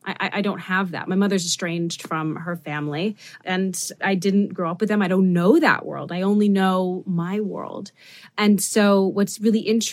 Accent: New York City, New York, United States; I grew up in Midtown Manhattan for the most part, and my father taught at the private school that I went to. So I was a faculty brat. But nonetheless, you know, I don't have a New York accent because of it.

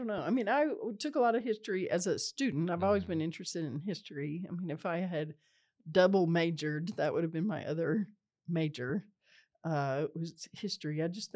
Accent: the South, United States; Well, you know, I'm from the South, right? Mm-hmm. And I mean the real South, not Texas.

